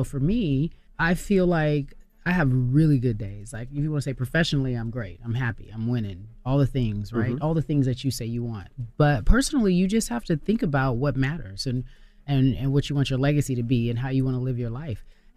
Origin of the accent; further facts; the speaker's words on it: Pasadena, California, United States; So, I grew up in Pasadena, right?